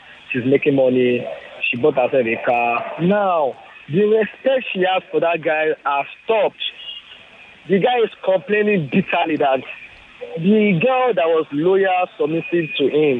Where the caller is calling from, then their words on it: Magodo, Lagos, Nigeria; I'm calling from Magodo.